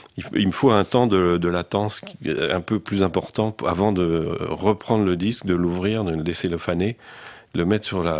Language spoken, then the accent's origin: French; Épernay, Grand Est, France; j'allais dans ma ville natale, Épernay, chez le disquaire